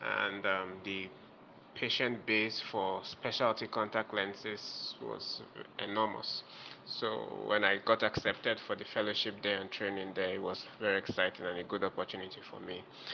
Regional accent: Edo, Nigeria; also born or lived in Abia State; I'm from Abia State. Yeah, but I grew up in Edo State, that's in the southwest of Nigeria, and I schooled there as well.

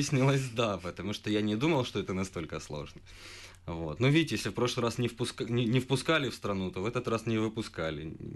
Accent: Ukraine; born there; я гражданин Украины, я родился в Украине

